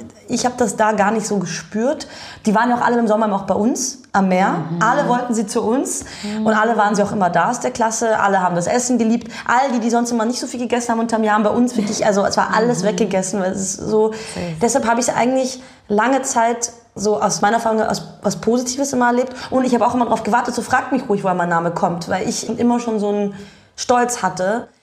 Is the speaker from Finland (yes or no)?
no; Vienna, Austria; ich bin halt in Wien geboren, aufgewachsen.